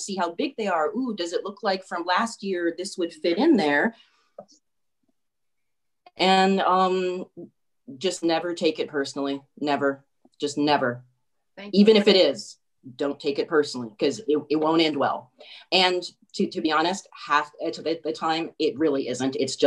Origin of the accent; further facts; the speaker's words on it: San Francisco, California, United States; Well, I grew up in San Francisco, so I've been trick-or-treating since I was like